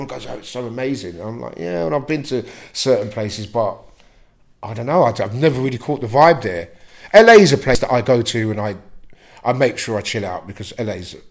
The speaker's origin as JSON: {"language": "English", "town": "Brixton", "region": "London", "country": "United Kingdom", "tie": "born or raised there", "said": "yeah, I was born in Brixton, and Brixton was a different place."}